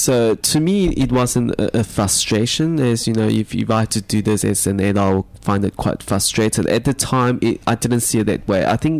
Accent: Johannesburg, Gauteng, South Africa; when I was growing up in Johannesburg

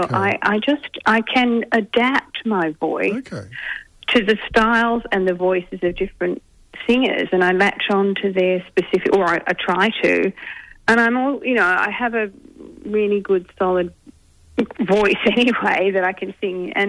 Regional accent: Dandenong, Victoria, Australia; I grew up in Dandenong, a family of seven.

